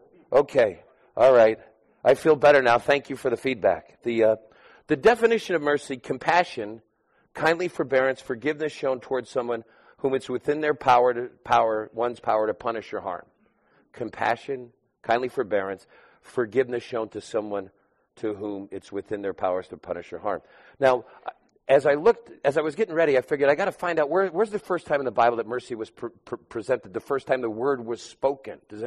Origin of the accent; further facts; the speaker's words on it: New York, United States; See, I'm from New York. I go 80 miles an hour, gusts up to 120, sometimes 140.